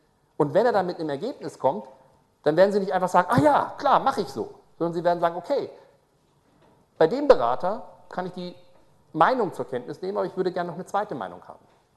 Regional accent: Braunschweig, Lower Saxony, Germany; ich komme aus Braunschweig, das ist gleich neben Wolfsburg, ja.

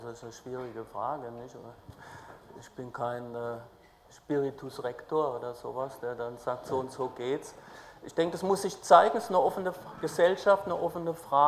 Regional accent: Mannheim, Baden-Württemberg, Germany; Ich komme aus Mannheim, es liegt einigermaßen in der Mitte.

